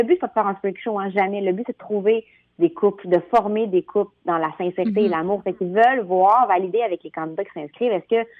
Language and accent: French; Quebec City, Quebec, Canada; Non, je suis vraiment pas une fille de campagne. Moi, ben, je viens de Québec. Je suis une fille de banlieue, en fait. Je viens de Québec, mais j'ai pas grandi sur une ferme partout. J'ai pas du tout cette passé-là, ouais.